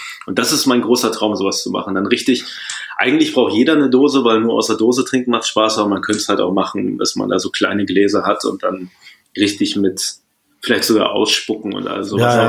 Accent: Paderborn, North Rhine-Westphalia, Germany; Oberes Feld 13 in 33106 Paderborn, meiner Heimatstadt.

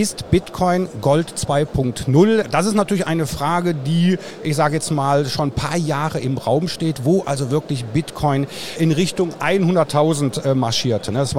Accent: Rhineland, Germany; Ich bin Rheinländer

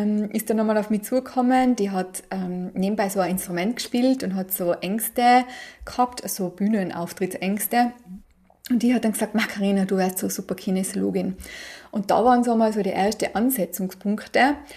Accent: Tyrol, Austria; now in Graz, Austria; Und ja, zu mir, wie man vielleicht hört, komme ich aus Österreich, ursprünglich aus Tirol, lebe seit 3 Jahren in Graz. Ich bin 39 und bin seit 2015 Kinesiologin.

